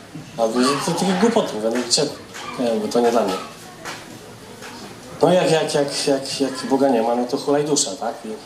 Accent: Grodzisk Mazowiecki, Masovian Voivodeship, Poland; z Grodziska Mazowieckiego pochodzę. Wychowałem się w takiej katolickiej rodzinie. Ze strony mamy takiej bardzo, bardzo, nawet bardzo katolickiej.

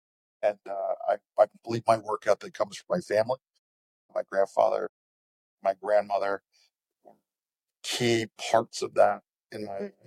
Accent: Lake George, New York, United States; I grew up in Lake George, but I'm adopted.

